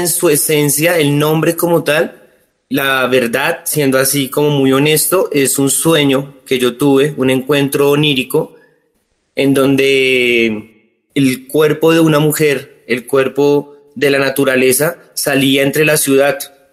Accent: Colombia; lo que somos como colombianos

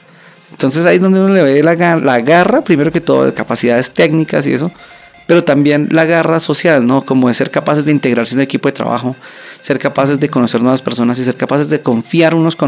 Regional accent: Colombia; usamos el dominio.co porque somos orgullosamente colombianos.

